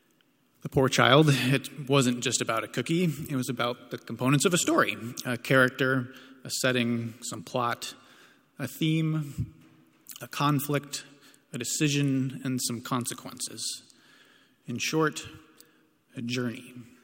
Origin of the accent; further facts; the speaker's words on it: Toledo, Ohio, United States; born there; I was born in Toledo, Ohio. Where people are born shouldn't really matter, but it is relevant in this case.